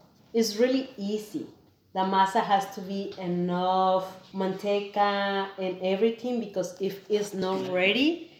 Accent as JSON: {"language": "English", "region": "Jalisco", "country": "Mexico", "said": "Like, I'm from Jalisco, so we make mole"}